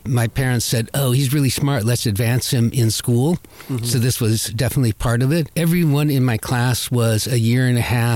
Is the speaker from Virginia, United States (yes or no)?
yes; Virginia, United States; also born or lived in California; I'm a native Californian. As a kid, we moved to Virginia. And so I grew up in Virginia, and we moved before I was outside in other than a stroller.